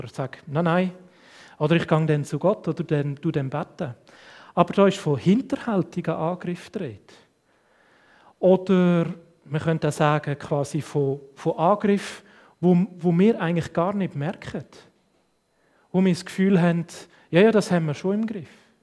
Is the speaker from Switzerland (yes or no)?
yes; Switzerland; wir sind Schweizer, freie Schweizer